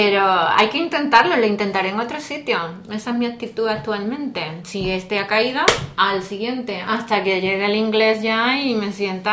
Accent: Seville, Andalusia, Spain; now in Spain/abroad; yo vengo de España, de una ciudad del sur, que es una ciudad que tiene 700.000 habitantes.

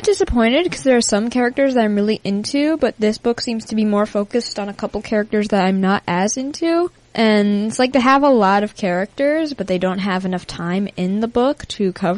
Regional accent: Hudson, New York, United States; And I'm also from Hudson.

